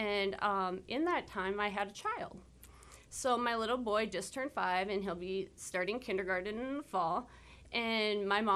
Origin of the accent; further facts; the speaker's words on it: Wahpeton, North Dakota, United States; I was born and raised right here in Wahpeton, graduating class in 2006.